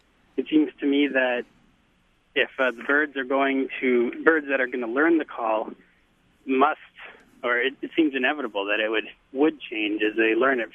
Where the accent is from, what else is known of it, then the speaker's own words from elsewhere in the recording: Madison, Wisconsin, United States; I'm a longtime bird watcher, and growing up in Madison here